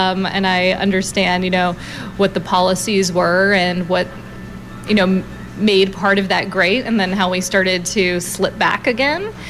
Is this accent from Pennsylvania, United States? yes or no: no; Absecon, New Jersey, United States; also born or lived in Washington, D.C.; Yes, Washington, D.C. Okay. I grew up in South Jersey.